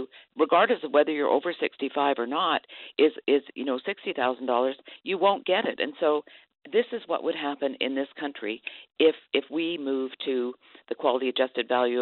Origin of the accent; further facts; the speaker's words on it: Canada; But I am Canadian. I grew up under a single-payer system